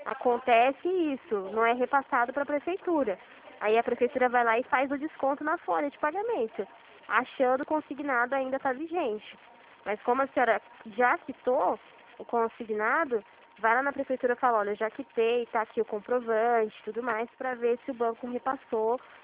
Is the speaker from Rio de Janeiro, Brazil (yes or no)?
no; Limeira, São Paulo, Brazil; Eu sou de Limeira, São Paulo.